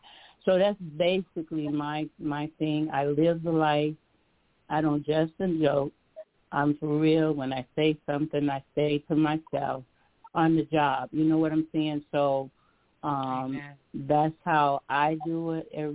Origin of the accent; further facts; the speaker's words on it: Alabama, United States; I'm from Alabama, and he would always, even if he was sitting on the porch or whatever, he'd just wait.